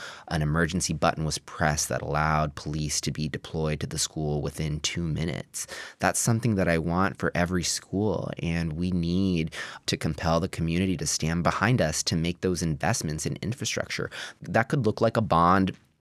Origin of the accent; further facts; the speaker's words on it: Texas, United States; I'm from Texas.